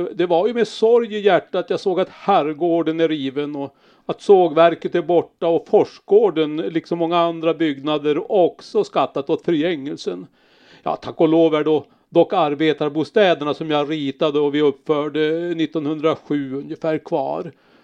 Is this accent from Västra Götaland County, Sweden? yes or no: no; Köpmanholmen, Västernorrland County, Sweden; Sänds det här så att man kan lyssna på det hemma i Köpmanholmen också?